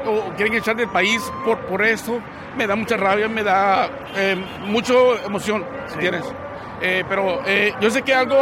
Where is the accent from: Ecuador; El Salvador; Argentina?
El Salvador; now in United States; yo me crecí con mis tíos en El Salvador. Mi mamá desde corta edad me dejó allá para venir a buscar un mejor futuro.